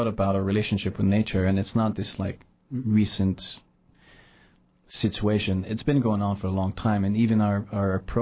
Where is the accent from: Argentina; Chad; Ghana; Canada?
Canada; Quebec; English is a second language; now in United States; Yes, I'm French-Canadian, so I was come from Quebec, and then I've been living in the States for about 15 years